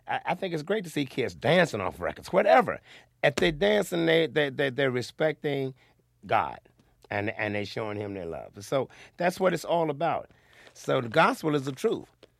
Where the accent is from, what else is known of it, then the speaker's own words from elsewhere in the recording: Florida, United States; We come from Florida.